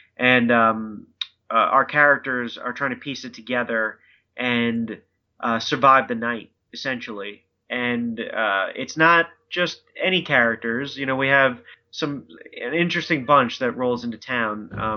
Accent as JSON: {"language": "English", "region": "New York", "country": "United States", "tie": "born or raised there", "said": "when I grew up in New York, upstate, there's a place called Carson City that fortunately shut down probably about 10 years ago."}